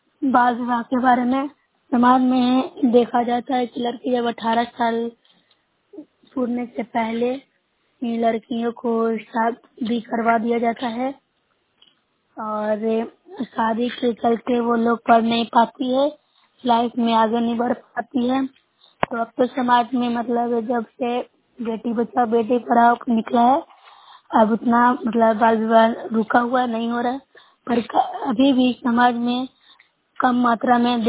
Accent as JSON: {"language": "Hindi", "region": "Bihar", "country": "India", "said": "मैं नोएडा प्रखंड से हूँ, जिला नालंदा से बोल रही हूँ, प्रखंड नोएडा।"}